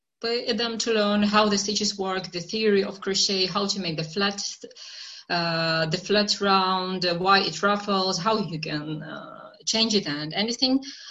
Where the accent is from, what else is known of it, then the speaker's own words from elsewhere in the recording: Belarus; English is a second language; moved away as an adult; now in Czech Republic; I'm originally from Belarus, but I decided to move to the Czech Republic to study there. So we moved here with my husband.